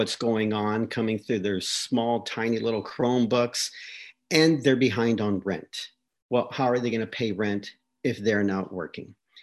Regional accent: Calwa, California, United States; up to about when I was about maybe 8 or 9 or 10, I grew up in Calwa. I grew up among, you know, in a farm working family.

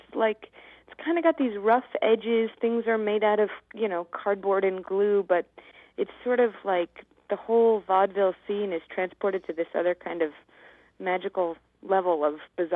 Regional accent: Chatham, New York, United States; I'm from Chatham, New York, which is a small town.

